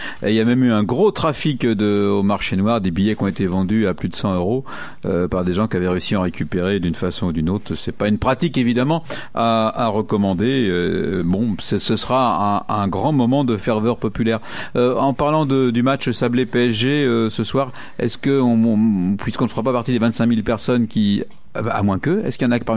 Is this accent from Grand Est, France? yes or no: no; Pays de la Loire, France; Quand on va en France, bonjour, on vient de la Sarthe.